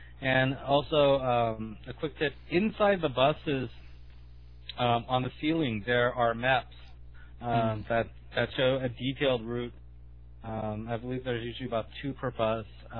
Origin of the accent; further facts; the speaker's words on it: Los Angeles, California, United States; And I'm from Los Angeles, where there are buses, but nobody really ever takes them because of the cost and because they aren't very frequent.